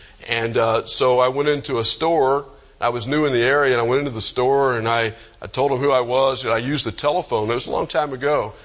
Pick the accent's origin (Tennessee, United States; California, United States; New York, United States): Tennessee, United States; Oak Ridge; also born or lived in Pennsylvania; When I went to Pennsylvania, I came from Tennessee land and right there in the Knoxville area, Oak Ridge.